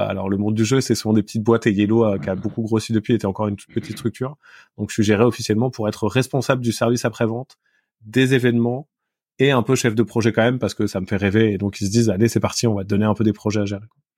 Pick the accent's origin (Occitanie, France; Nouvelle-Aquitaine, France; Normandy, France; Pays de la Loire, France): Nouvelle-Aquitaine, France; Poitiers; j'ai grandi à Poitiers, à côté de Poitiers